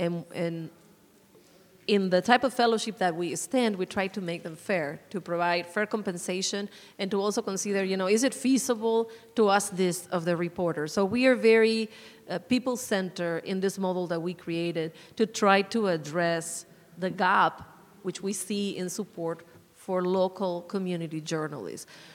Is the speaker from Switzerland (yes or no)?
no; Uruguay; now in Arizona, United States; So I'm originally from Uruguay, but based here in Arizona since forever, and literally like 25 years